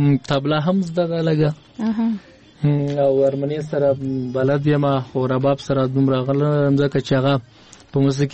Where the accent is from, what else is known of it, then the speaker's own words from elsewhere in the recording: Paktia, Afghanistan; زه خو د فکتیا او ځاځیاریوب ولسوالۍ یم چې د اوس مغرب ولسوالۍ نه زنګ وهلی و.